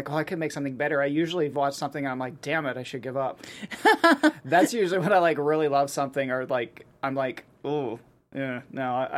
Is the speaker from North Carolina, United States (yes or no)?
no; Pittsburgh, Pennsylvania, United States; I grew up in Pittsburgh, so like everyone, a lot of my friends that were into film were very big